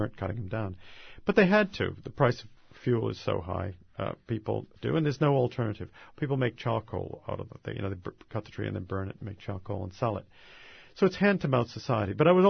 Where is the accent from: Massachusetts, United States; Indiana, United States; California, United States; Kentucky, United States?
Massachusetts, United States; Boston; That's growing up in Boston in the 1950s.